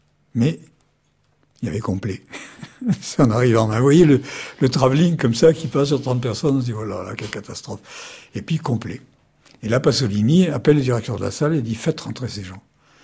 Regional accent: Corsica, France; Bon, je suis corse.

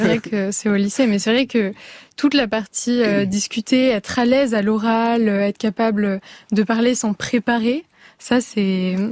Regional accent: Paris, Île-de-France, France; parce que du coup je viens de Paris

